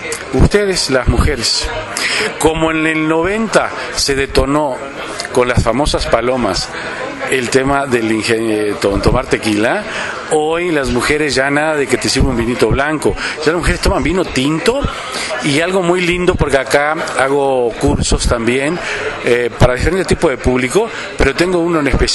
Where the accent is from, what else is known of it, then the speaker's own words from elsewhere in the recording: Uruguay; now in Mexico; yo hace ya 25 años que vivo acá en México, soy de Uruguay, por eso soy casi chilango